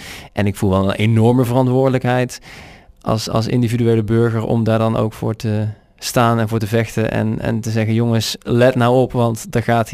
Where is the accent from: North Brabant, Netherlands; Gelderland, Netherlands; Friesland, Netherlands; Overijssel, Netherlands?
North Brabant, Netherlands; Zeeland; Ik ben 31 jaar. Ik kom uit het Brabantse Zeeland. Dat is dus niet provincie Zeeland, maar is een dorpje bij Uden